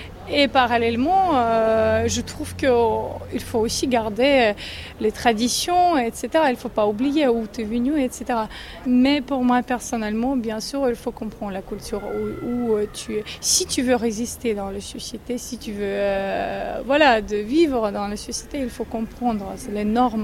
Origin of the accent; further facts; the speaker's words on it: Ukraine; French is a second language; moved away as an adult; now in France; Je suis venue d'Ukraine. Ça fait 3 ans que j'habite en France.